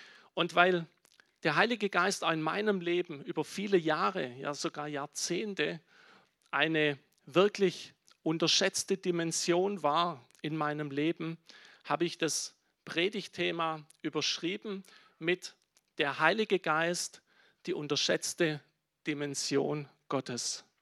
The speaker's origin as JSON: {"language": "German", "country": "Germany", "said": "Bei uns in Deutschland, in manchen Gemeinden und auch in manchen Gläubigen."}